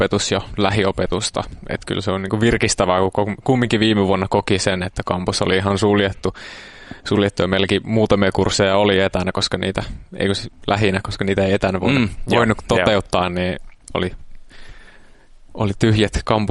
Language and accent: Finnish; Oulu, North Ostrobothnia, Finland; kyllä me ollaan oululainen.